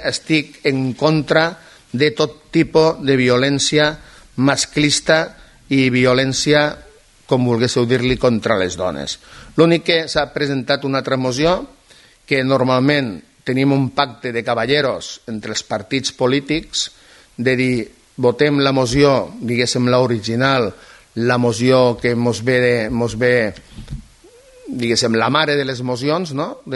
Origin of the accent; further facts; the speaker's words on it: Catalonia, Spain; aquí a les Terres de l'Ebre, que som lo cul de Tarragona, de Barcelona